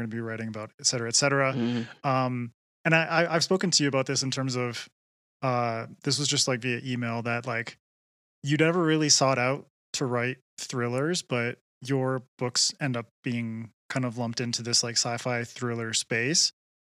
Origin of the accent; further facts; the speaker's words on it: Canada; now in Ecuador; Well, I'm Canadian living in Ecuador